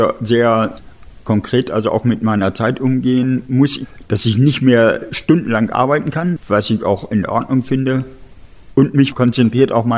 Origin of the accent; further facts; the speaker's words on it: Bad Eckenstedt, Lower Saxony, Germany; also born or lived in Hameln; Ja, ich bin also in Hameln geboren, in Bad Eckenstedt aufgewachsen.